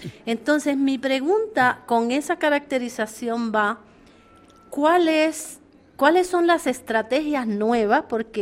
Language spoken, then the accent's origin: Spanish; Puerto Rico; como digo yo como puertorriqueña